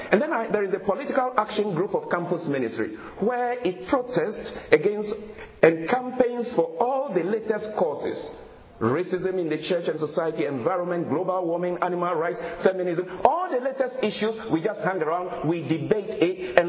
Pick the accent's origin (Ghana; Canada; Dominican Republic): Ghana; moved away as an adult; now in United States; I did it in my home country, Ghana, came to United States to study a little theology